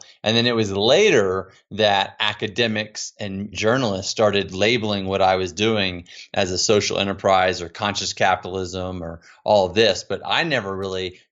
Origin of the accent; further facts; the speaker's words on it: Arlington, Texas, United States; Yeah, well, I grew up in Arlington, Texas, and my kind of earliest passion in life was I was a very competitive tennis player.